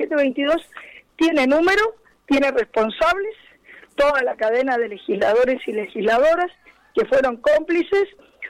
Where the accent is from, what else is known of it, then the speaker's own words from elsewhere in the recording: Luján, Buenos Aires Province, Argentina; me estoy yendo para allá, mi pueblo y, movilizado